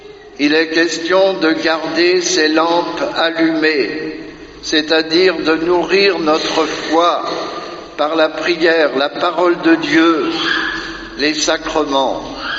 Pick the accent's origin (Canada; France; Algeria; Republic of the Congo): France; Pays de la Loire; dans mon pays natal, en Loire-Atlantique